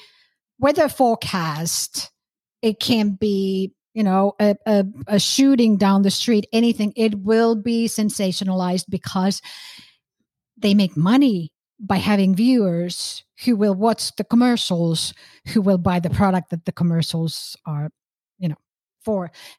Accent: Finland; now in United States; I am originally from Finland. I've been here for over 20 years. So I am more American now than, you know, I probably ever was a Finnish person.

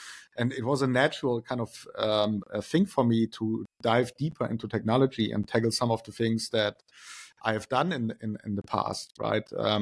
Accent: Neckarsulm, Baden-Württemberg, Germany; moved away; And I'm originally from Neckarsulm, which is an even smaller city next to Heilbronn. It's kind of like connected. And I left Neckarsulm and Heilbronn 20 years ago to start my own journey

